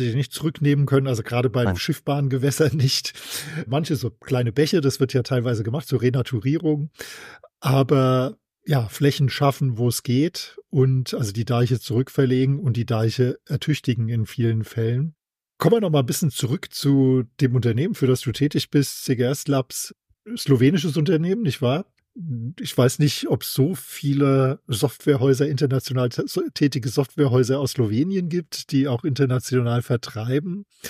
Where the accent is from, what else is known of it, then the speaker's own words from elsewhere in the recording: Hesse, Germany; Wir kommen jetzt beide hier aus dem Rhein-Main-Gebiet